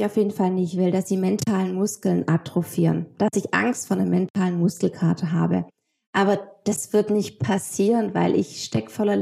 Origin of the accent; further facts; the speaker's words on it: Baden-Württemberg, Germany; accent: Swabian; ich habe meinen schwäbischen Akzent.